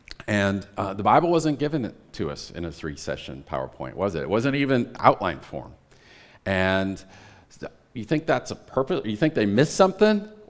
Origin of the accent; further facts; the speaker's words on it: United States; and I'm from America, for crying out loud.